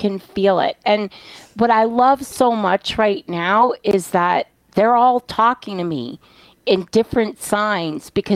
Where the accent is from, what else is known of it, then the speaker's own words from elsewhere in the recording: New York, United States; I mean, I grew up in New York.